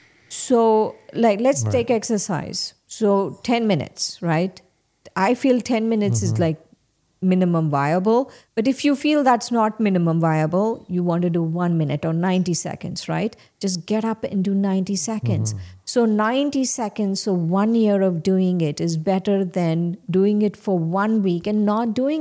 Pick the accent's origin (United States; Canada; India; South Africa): India; when I was growing up in India